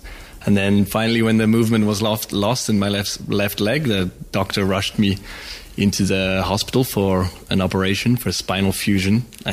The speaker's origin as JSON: {"language": "English", "country": "Tanzania", "tie": "born or raised there", "also_born_or_lived": "Brighton, United Kingdom", "said": "So I was born in the UK, in Brighton, and literally 3 weeks after I was born, my parents went back to Tanzania, to Africa"}